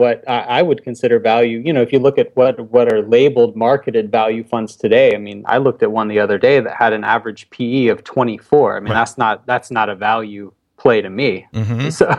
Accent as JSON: {"language": "English", "region": "Alabama", "country": "United States", "said": "there's complicated explanations for it, but I'm from Alabama, so we'll skip all that."}